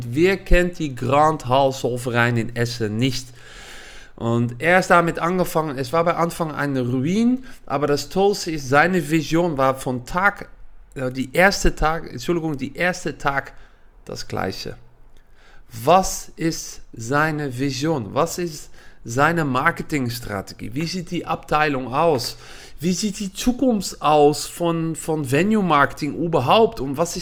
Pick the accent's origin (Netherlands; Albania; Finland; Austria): Netherlands; German is a second language; now in Germany; man hört es auch ein bisschen, ich komme aus Holland, aber ich wohne seit Jahren in Deutschland.